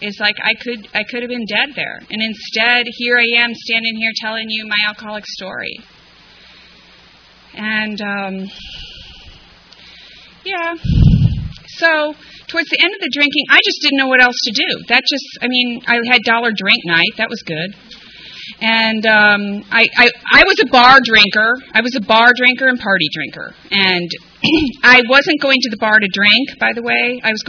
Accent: Berwyn, Illinois, United States; I grew up in Berwyn, Illinois. It was very middle-class area. I was very sheltered. I had my grandparents nearby.

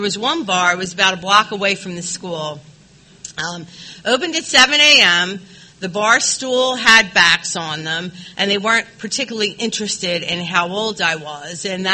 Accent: Philadelphia, Pennsylvania, United States; And I am from Philadelphia, so we do get snow in the winter.

